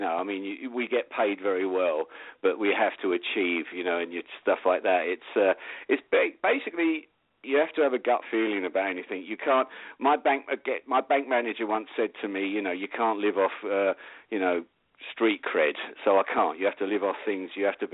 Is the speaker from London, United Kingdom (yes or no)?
yes; London, United Kingdom; in the UK, I come from the East End of London, and we went through the normal sort of like government schools.